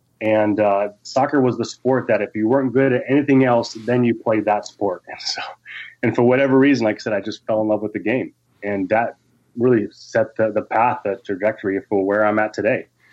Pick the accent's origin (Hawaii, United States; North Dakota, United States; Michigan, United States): Michigan, United States; growing up in Michigan, soccer was the sport that, like, if you weren't really an athlete or good at anything else, you played.